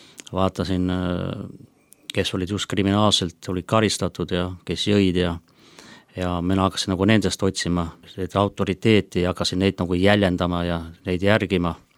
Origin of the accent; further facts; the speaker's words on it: Tapa, Lääne-Viru County, Estonia; Kuna ma olen Tapal pärit, siis on ka väga palju oli ka sellist rahvusvahelist nagu eestlaste venelaste vahel.